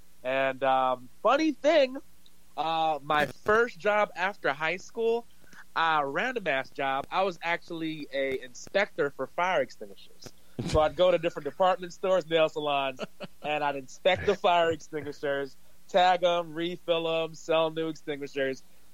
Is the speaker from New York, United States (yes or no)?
no; New Jersey, United States; and I'm New Jersey.